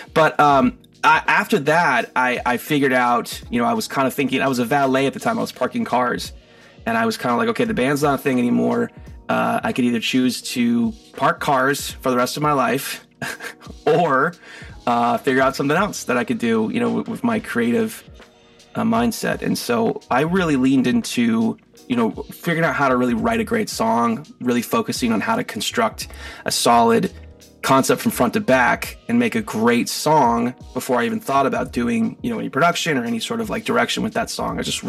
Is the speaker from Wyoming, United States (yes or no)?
yes; Wyoming, United States; When I was growing up, you know, I grew up in Wyoming actually.